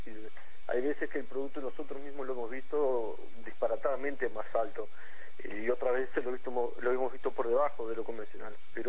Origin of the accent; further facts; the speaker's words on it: San Bautista, Canelones, Uruguay; somos de San Bautista, somos 4 productores de San Bautista, 2 empresas de San Bautista